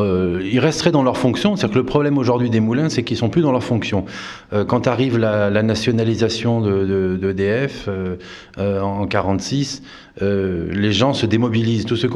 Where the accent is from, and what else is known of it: Sévéraguet, Occitanie, France